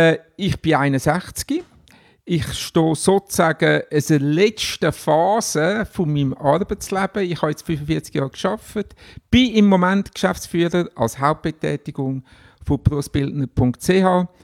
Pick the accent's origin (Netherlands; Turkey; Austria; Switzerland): Switzerland; Glarus; dann wieder zurück ins Glarnerland, wo ich aufgewachsen bin